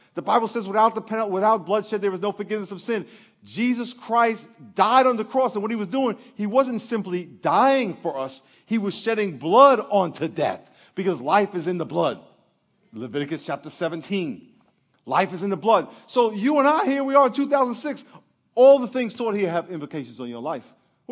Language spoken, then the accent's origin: English; Lakeview, New York, United States; And him and … they grew up in a place called Roosevelt. I grew up in Lakeview. They were our rival school and all that kind of stuff.